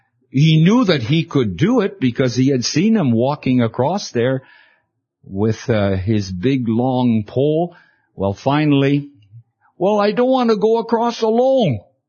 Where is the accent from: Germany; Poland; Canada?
Canada; Now I come from Canada, and I'm going to ask a question.